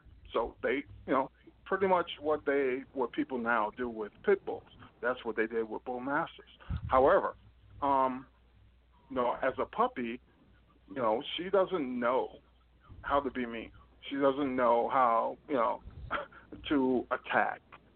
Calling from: New York City, New York, United States; I'm calling from New York City.

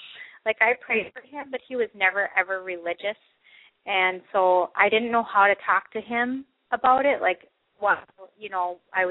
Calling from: Wisconsin, United States; Wisconsin.

